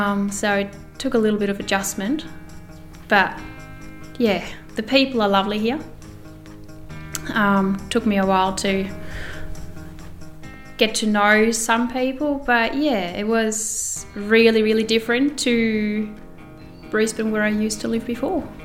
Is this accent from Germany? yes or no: yes; Germany; moved away as an adult; now in Quambone, Australia; I'm 29 years old. I'm originally from Germany and I live in Quambone on a farm. I came to Australia at the start of 2018